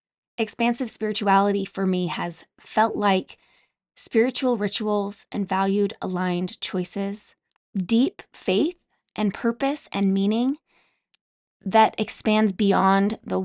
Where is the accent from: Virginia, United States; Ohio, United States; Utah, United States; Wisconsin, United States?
Utah, United States; Growing up in Utah, I spent a lot of time outdoors.